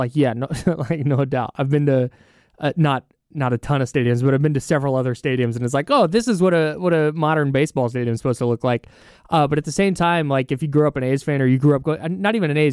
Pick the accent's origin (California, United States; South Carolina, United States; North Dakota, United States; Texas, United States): California, United States; Brentwood; I'm from the East Bay. You're from, okay. It's a town called Brentwood. About 45 minutes.